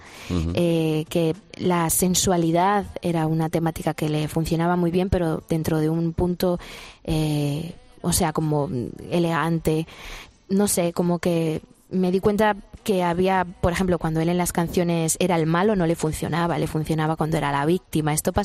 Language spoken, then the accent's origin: Spanish; Spain; soy española por el mundo